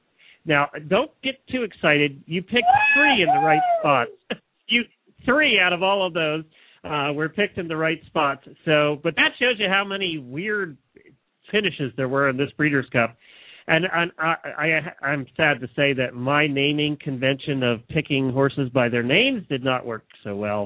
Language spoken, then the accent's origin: English; Pennsylvania, United States; Yeah, we grew up in Central Pennsylvania